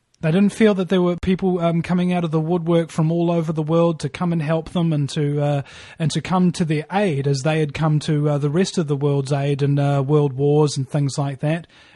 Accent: New Zealand; And this is another thing about being a New Zealander. And I'm the first New Zealander in the world, by the way, to have a radio show on real American radio stations.

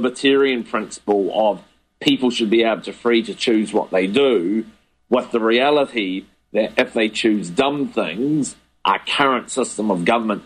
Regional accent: New Zealand; as a New Zealander

